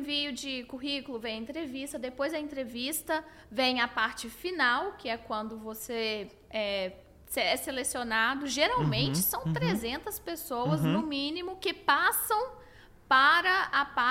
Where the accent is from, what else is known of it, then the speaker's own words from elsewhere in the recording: Sabinópolis, Minas Gerais, Brazil; É, eu vim de Sabinópolis, eu tinha que fazer alguma coisa que fosse de fato em Minas.